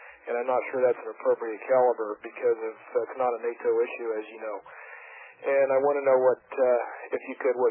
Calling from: Sacramento, California, United States; I'm calling from Sacramento.

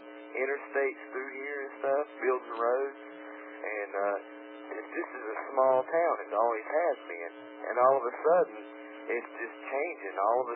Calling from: North Carolina, United States; All right, I'm calling from North Carolina.

